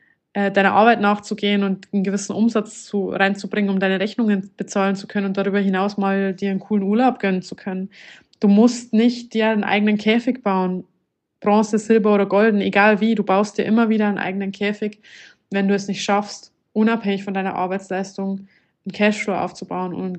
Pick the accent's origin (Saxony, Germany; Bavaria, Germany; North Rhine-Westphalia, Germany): Bavaria, Germany; accent: Lower Bavarian; Ich komme ursprünglich aus Niederbayern. Wahrscheinlich hört man das auch so ein bisschen an meinem Slang raus, an meinem Dialekt.